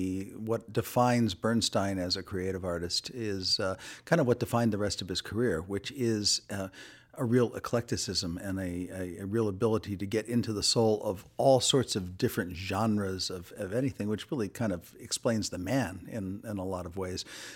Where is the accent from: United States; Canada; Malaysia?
United States; as an American born and bred musical product, I mean, that music has loomed large in my life for a long time.